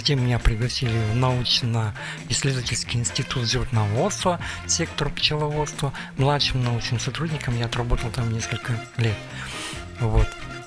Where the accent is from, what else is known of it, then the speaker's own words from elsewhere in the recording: Mutninsk, Kirov Oblast, Russia; Я из города Мутнинск, Кировской области.